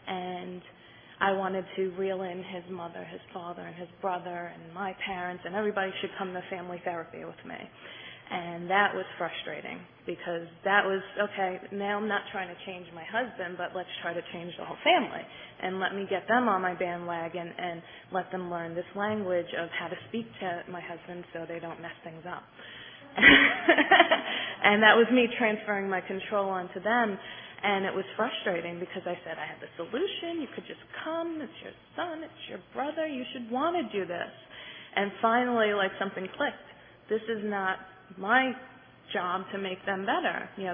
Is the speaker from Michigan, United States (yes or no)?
no; New York, United States; from New York.